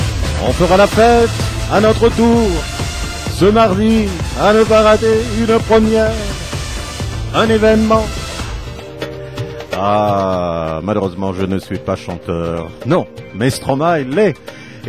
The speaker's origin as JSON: {"language": "French", "country": "Mauritius", "lives_now": "Canada", "said": "Et moi, je suis franco-ontarien, originaire de l'île Maurice."}